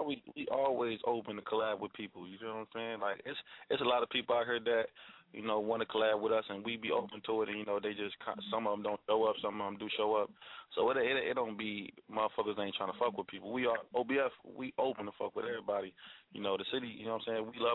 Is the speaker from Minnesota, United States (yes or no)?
yes; Minnesota, United States; Yeah, born and raised in Minnesota.